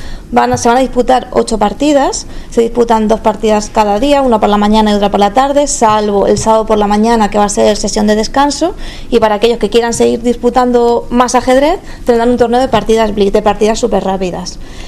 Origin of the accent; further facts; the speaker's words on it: Almansa, Castilla-La Mancha, Spain; pues soy de Almansa y qué honor